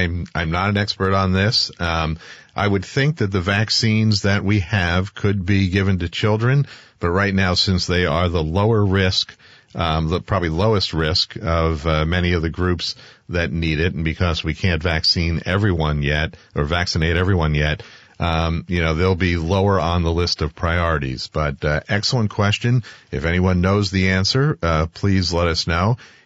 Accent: Pennsylvania, United States; back home in Pennsylvania, they have him in different scenes around my hometown.

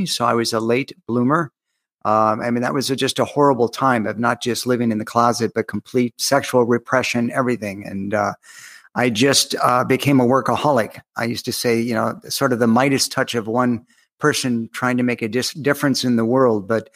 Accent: Ohio, United States; I'm an Ohio boy. I grew up in Ohio, but I like to say, I grew up in Ohio, but I escaped.

